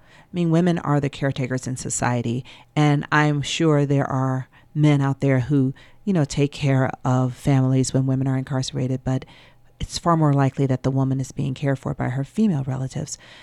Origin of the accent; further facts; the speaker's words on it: Atlanta, Georgia, United States; now in Brooklyn, United States; Well, I'm born and raised in Atlanta. I graduated from Spelman College like Celestial did. Atlanta is my natural habitat. I am at home only when I am there. And I live in New York now. I live in Brooklyn.